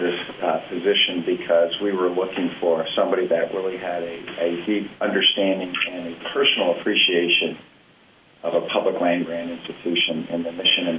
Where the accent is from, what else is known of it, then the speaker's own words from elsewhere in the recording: Missouri, United States; Obviously, being a growing up in Missouri